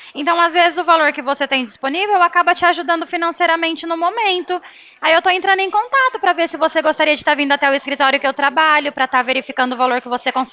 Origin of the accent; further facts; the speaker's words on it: Porto Ferreira, São Paulo, Brazil; Sou daqui de Porto Ferreira mesmo.